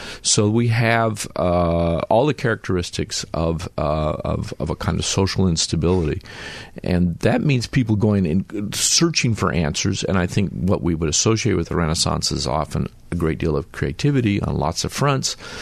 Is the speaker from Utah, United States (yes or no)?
yes; Salt Lake City, Utah, United States; I grew up in Salt Lake City